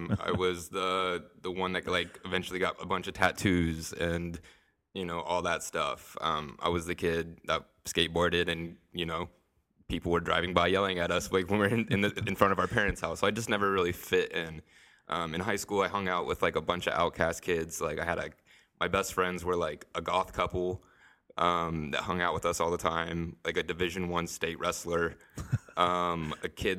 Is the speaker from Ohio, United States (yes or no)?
yes; Ohio, United States; In California, I don't know anyone because, like, you know, I'm from Ohio and my family's all here.